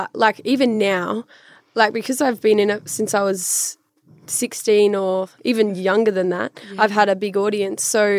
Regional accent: Ipswich, East of England, United Kingdom; born there; I don't usually like to say it, but yeah, I was born in Ipswich.

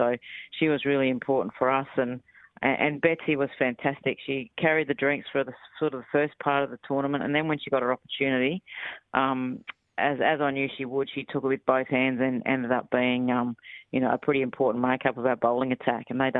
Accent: South Australia, Australia; So I'm obviously from South Australia, and I was in Adelaide working at the SACA

